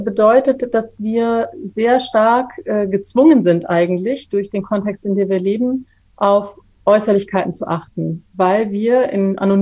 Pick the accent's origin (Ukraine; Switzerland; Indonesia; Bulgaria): Indonesia; Bali; ich habe als Kind auf Bali gelebt, in einer ganz traditionellen Dorfstruktur, wo einfach jeder jedem immer hilft